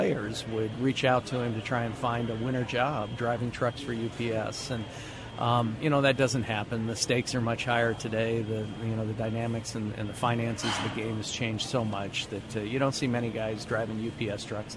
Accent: California, United States; I grew up in Southern California, and I played baseball in high school and in community college.

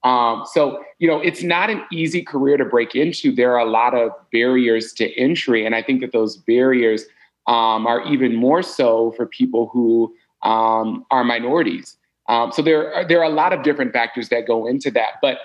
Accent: Columbus, Indiana, United States; When I was growing up in Columbus, Indiana, which is just south of Indianapolis

